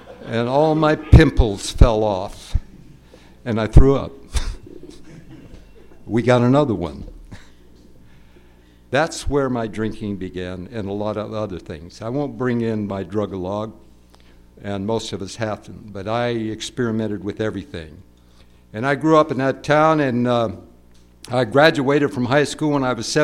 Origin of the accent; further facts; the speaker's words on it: Sacramento, California, United States; also born or lived in Nevada City; I grew up in Sacramento. Actually, I was born up in Nevada City. And we moved down to Sacramento at the outbreak of just before World War II.